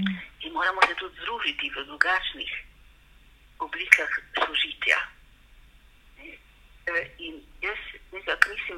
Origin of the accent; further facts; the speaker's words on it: Rakičan, Mura, Slovenia; Moje otroštvo v Rakičanu, v Prekmurju, v prvi svetovni vojni, v drugi svetovni vojni, ki je zame bila ta velika, v drugi svetovni vojni. Živeli smo z mojo babico